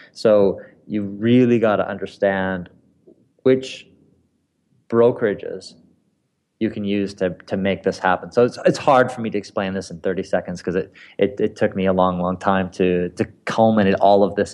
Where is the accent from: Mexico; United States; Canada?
Canada; as a Canadian, for example, I could not use